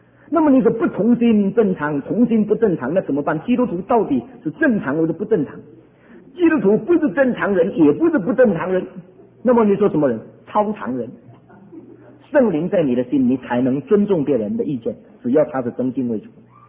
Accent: southern China, China; 那我是南方人，我是南方人

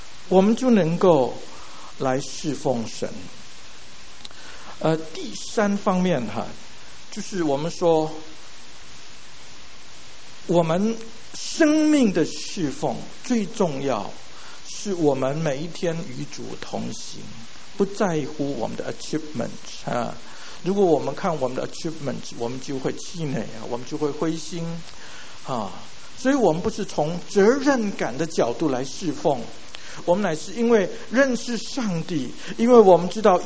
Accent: Hualien, Hualien County, Taiwan; first language Taiwanese Hokkien; Chinese is a second language; 我老家在花莲，我们小的时候都是讲台语的啊，台湾威，我们在学校里面也是讲台湾威哈，所以我们不会讲国语的哈，不会讲 Mandarin， 不会讲华语

